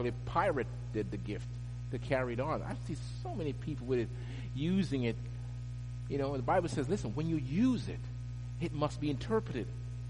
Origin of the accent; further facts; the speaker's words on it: Jamaica; I remember as a young man when I was growing up in Jamaica